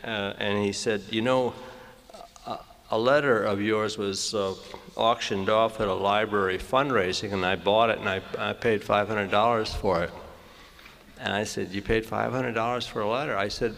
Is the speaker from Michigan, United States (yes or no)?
yes; Detroit, Michigan, United States; from Detroit.